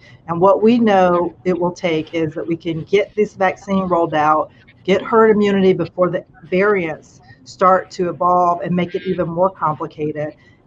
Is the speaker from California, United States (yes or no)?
no; North Carolina, United States; And I come from Eastern North Carolina. I very much come from a sense of it takes a village.